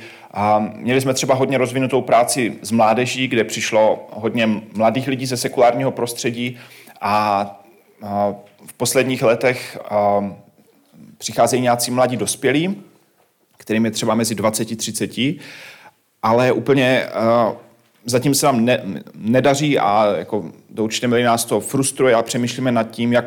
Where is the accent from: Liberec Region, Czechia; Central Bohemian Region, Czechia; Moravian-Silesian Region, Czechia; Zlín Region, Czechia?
Moravian-Silesian Region, Czechia; Havířov; Já jsem z Havířova, což je takové středně menší město